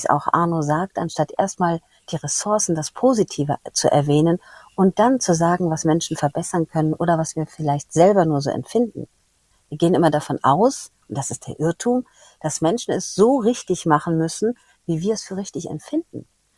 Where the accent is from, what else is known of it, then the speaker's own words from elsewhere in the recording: Germany; wir leider in Deutschland und ich bin ja auch Deutsche